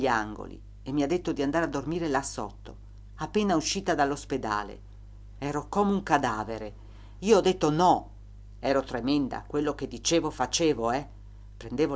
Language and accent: Italian; Friuli-Venezia Giulia, Italy; La gente che c'era era dalle mie parti, Trieste, Gorizia, qualcuna da Roma, ma di qui vicino mica tante.